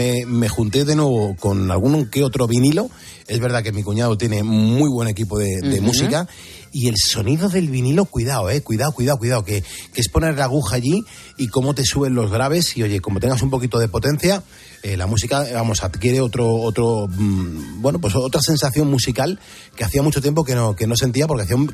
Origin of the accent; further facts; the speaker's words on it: Taco, Canary Islands, Spain; Tengo 37 años, soy de Taco, en Tenerife.